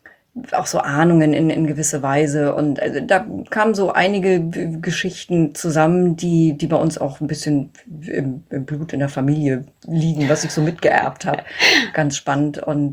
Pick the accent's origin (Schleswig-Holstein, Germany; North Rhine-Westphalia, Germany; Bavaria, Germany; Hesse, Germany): Bavaria, Germany; born there; also born or lived in Sweden; now in Lower Saxony, Germany; Ich bin in Unterfranken geboren, habe in Lüneburg studiert, bin dann in Niedersachsen hängen geblieben und hier wohne ich heute noch mit ein paar Aufenthalten im Ausland zwischendurch. Also ich habe eine ganze Weile in Schweden gelebt.